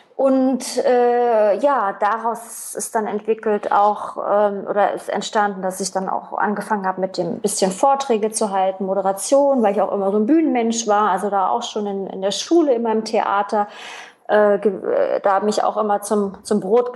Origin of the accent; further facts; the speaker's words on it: Germany; also born or lived in France; DDR-Kind, ich bin in der DDR aufgewachsen, Wende, dann Jugend in der BRD dann, also im gemeinsamen Deutschland.